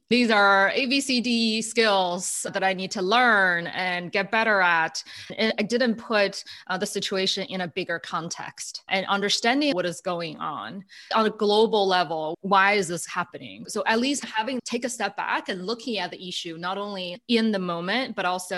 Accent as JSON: {"language": "English", "country": "China", "second_language": "English", "moved": "as an adult", "lives_now": "United States", "said": "I'm originally from China and I'm an immigrant. I came to the US after college for grad school and I stayed ever since."}